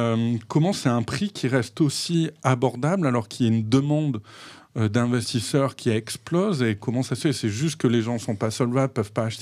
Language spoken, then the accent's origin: French; Mont-de-Marsan, Nouvelle-Aquitaine, France; je viens de Mont-de-Marsan dans les Landes.